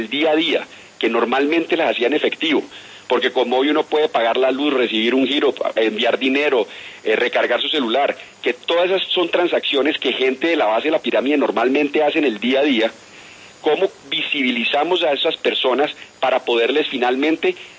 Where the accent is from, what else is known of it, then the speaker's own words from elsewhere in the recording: Colombia; No solamente aquí en Colombia, sino que también exportamos gota a gota nosotros, los colombianos